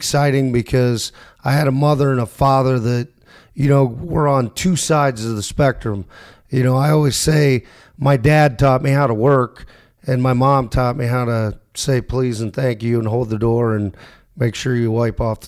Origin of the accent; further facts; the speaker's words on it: Marietta, Ohio, United States; Yeah, so I grew up in a small town, at least by Ohio standards, called Marietta.